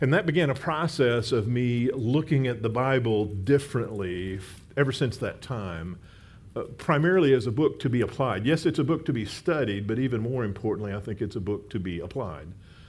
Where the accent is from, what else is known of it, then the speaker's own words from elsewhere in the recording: Texas, United States; now in Memphis, United States; I moved up from Texas 2 years ago. I'm still a Texan, always will be. But glad to be here in Memphis.